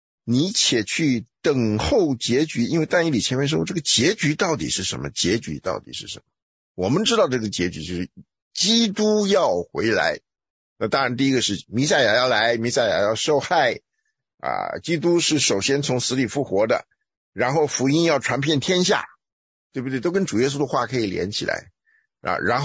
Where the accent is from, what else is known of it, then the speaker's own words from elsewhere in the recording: Taiwan; 就像我们台湾人拜菩萨一样，